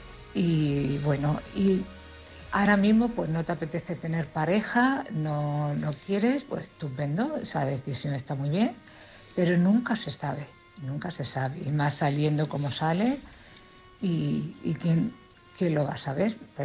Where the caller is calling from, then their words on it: Cartagena, Region of Murcia, Spain; de Cartagena.